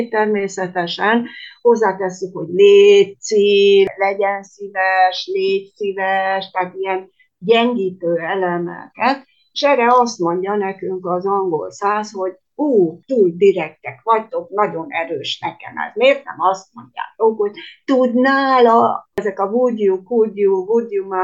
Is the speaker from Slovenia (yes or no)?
yes; Prekmurje, Slovenia; hiszen Muravidékről való vagyok, Lendvát is jól ismerem.